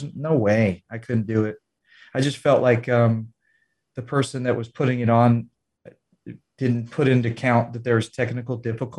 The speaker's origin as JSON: {"language": "English", "town": "Las Vegas", "region": "Nevada", "country": "United States", "tie": "born or raised there", "said": "Vegas is my hometown."}